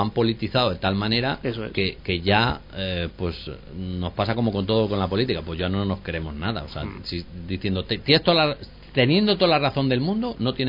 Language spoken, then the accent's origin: Spanish; Guijuelo, Castile and León, Spain; a los que somos de Hijuelo, claro, nos llena de orgullo.